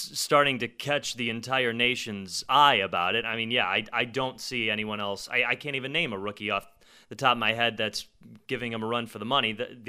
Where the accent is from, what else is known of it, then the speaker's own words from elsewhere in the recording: Chicago, Illinois, United States; I mean, I grew up on the South Side, and it's always, you run into people that are not from Chicago